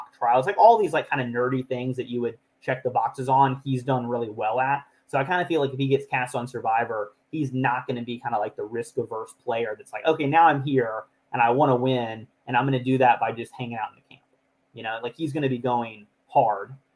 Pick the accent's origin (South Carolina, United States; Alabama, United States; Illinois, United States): Alabama, United States; So I'm from Alabama, so my family would have been much happier had I gone to Miami because they have a football team.